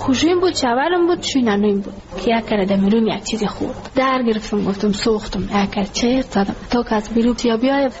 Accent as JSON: {"language": "Persian", "region": "Ghazni", "country": "Afghanistan", "lives_now": "Kabul, Afghanistan", "said": "شکر خدا ناشکری نمیکدم که ما کابل آمده از غزنی هستم"}